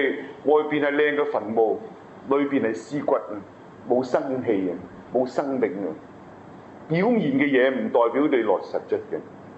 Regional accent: China; 加上我們中國人有些不好的傳統的這個風氣

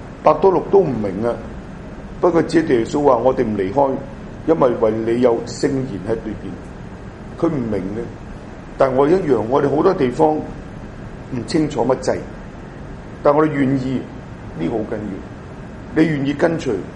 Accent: China; 我想這個中間路線不等於我們中國人所說的中庸之道

